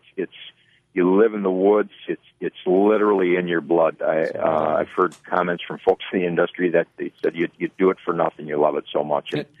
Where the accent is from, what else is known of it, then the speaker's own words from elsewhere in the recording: Wisconsin, United States; I've been born and raised in Forest County, Wisconsin. I live near Crandon.